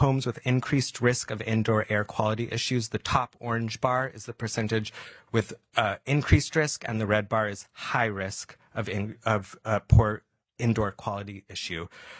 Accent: Alaska, United States; Again, this surprised me growing up in Southeast.

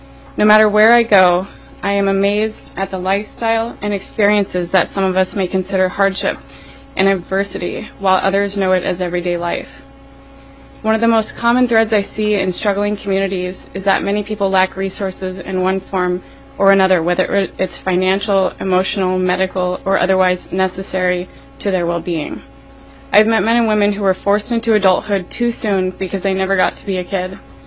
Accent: Juneau, Alaska, United States; I was born and raised in Alaska, and it never ceases to amaze me how diverse this state is. As a young woman growing up in Juneau, I have always felt fairly safe.

